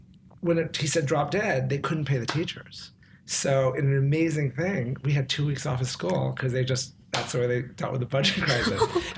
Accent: New York City, New York, United States; also born or lived in Washington, D.C. / Rockville, Maryland; I was born in Washington, D.C., and I lived in a place called Rockville, Maryland until I was 7 years old. And then we moved to New York.

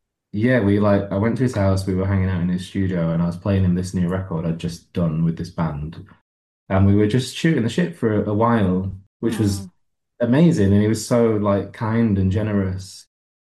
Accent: Yorkshire and the Humber, United Kingdom; now in Los Angeles, United States; I grew up in Yorkshire

